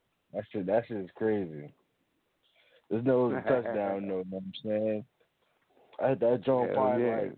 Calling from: New York City, New York, United States; I'm calling from New York City, man.

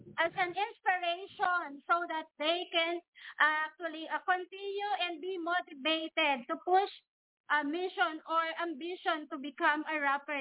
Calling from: Philippines; English is a second language; And good morning from the Philippines.

